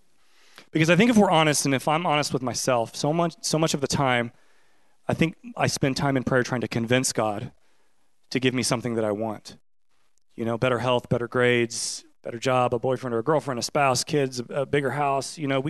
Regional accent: Kentucky, United States; It's okay. I'm not from here. I'm from Kentucky, so I can just, like, burn away at the Chiefs and the Cardinals.

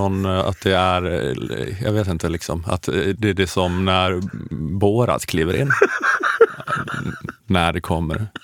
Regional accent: Småland, Sweden; Jag kom från Småland.

